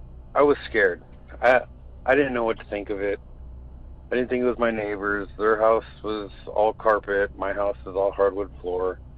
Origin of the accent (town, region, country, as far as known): Willis, California, United States; born or raised there; now in Phoenix, United States